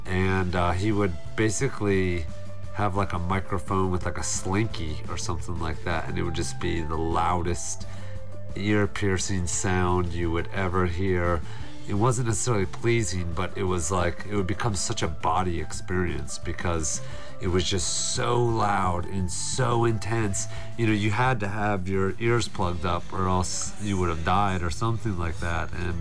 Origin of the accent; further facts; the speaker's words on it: Virginia, United States; Living, growing up in Virginia, you know, we lived in, or at least I lived in a town